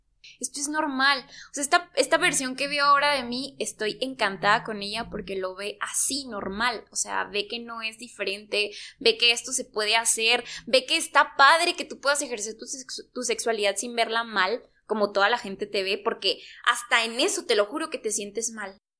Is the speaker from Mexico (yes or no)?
yes; Parral, Chihuahua, Mexico; moved away; Sí me gustaría mencionar que mi mejor época de la vida fue cuando yo me fui de Parral.